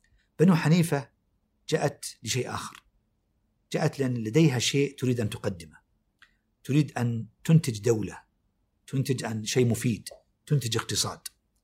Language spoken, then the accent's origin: Arabic; Saudi Arabia; إن نحن كمواطنين لازم ندرك أنه عمقنا قديم وعمقنا في الحكم كسعوديين